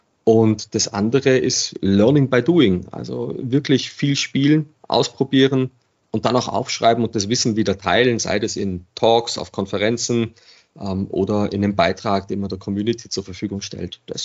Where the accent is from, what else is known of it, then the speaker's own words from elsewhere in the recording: Regensburg, Bavaria, Germany; Ich komme aus Regensburg und ich habe mich riesig gefreut